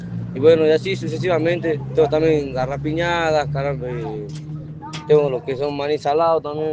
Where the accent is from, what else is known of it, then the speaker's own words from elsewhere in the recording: Salta, Argentina; De Salta Capital, mamita.